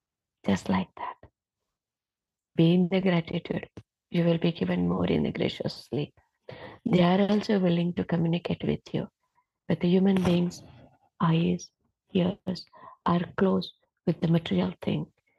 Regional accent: India; English is a second language; being an Indian woman who comes from the rural area and achieving so much.

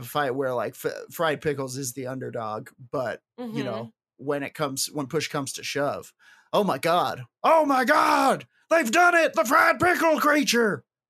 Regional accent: United Kingdom; I'm very British

